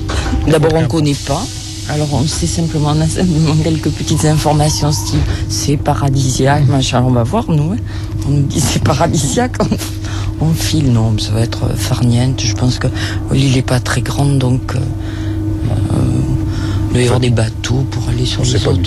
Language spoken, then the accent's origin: French; Nouvelle-Aquitaine, France; Moi, je suis originaire de Dordogne